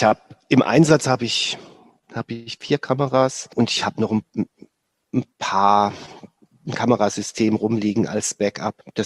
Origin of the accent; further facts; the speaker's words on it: Germany; Kurpfälzer, ja.